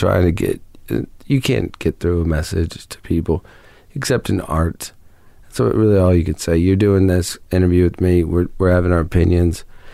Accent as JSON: {"language": "English", "region": "Ohio", "country": "United States", "tie": "born or raised there", "said": "Guys go to concerts when I grew up in Ohio to meet girls."}